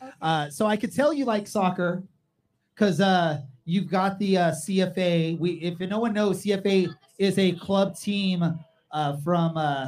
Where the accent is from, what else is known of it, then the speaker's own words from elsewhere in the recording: Aliso Viejo, California, United States; I'm from Aliso Viejo as well, so welcome to the stadium all the way from Aliso Viejo.